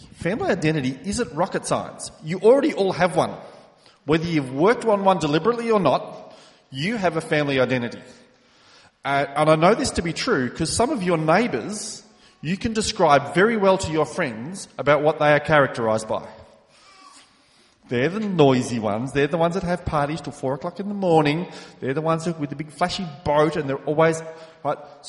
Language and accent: English; Victoria, Australia; I'm from South Gippsland in Victoria, so I am used to cold.